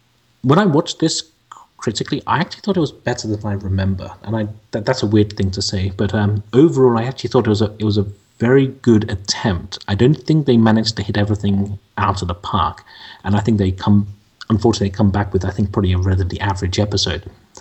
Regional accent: London, United Kingdom; from London.

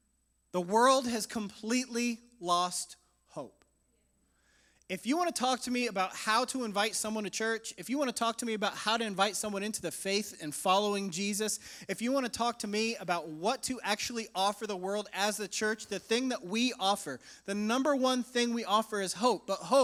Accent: Spokane, Washington, United States; also born or lived in Sydney, Australia / New York City / Southern California; after living in Sydney, Australia, New York City, Southern California, I grew up in Spokane, Washington

